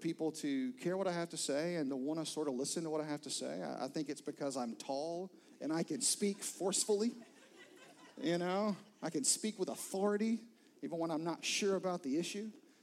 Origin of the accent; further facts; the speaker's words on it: Florence, United States; I grew up in Florence, about an hour and a half away from here. And I grew up going to church.